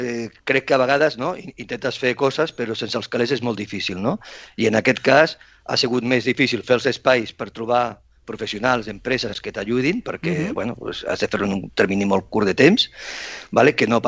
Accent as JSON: {"language": "Catalan", "town": "Sabadell", "region": "Catalonia", "country": "Spain", "said": "Jo soc de Sabadell i passejo molt per la ciutat"}